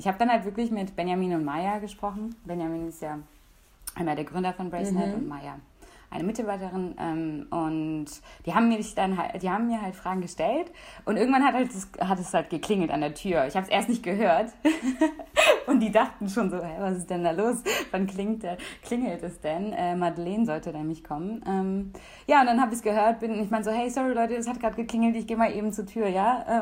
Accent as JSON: {"language": "German", "town": "Oberhausen", "region": "Eifel", "country": "Germany", "tie": "born or raised there", "also_born_or_lived": "Poland", "said": "Eigentlich komme ich aus der Eifel, beziehungsweise ganz ursprünglich aus Polen. Aber aufgewachsen bin ich in der Eifel, in der Nähe von Köln. Also in einem kleinen Dorf."}